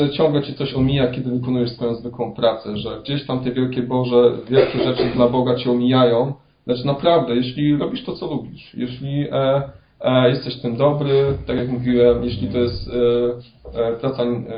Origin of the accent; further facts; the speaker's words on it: Poznań, Greater Poland Voivodeship, Poland; ja wiem, że jestem z Poznania